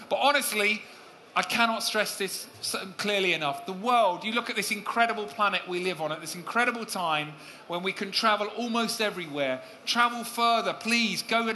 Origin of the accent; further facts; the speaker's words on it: England, United Kingdom; accent: Estuary; I've changed my estuary accent to try and fit in and be acceptable